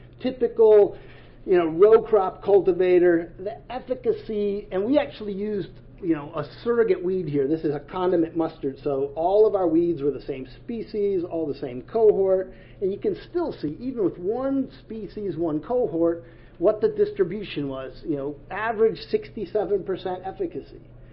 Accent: Midwest, United States; I kind of left where I grew up in the Midwest, and I just went up and hid in the forest

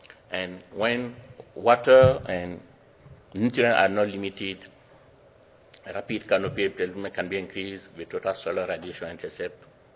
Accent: Mali; I am from Mali, West Africa.

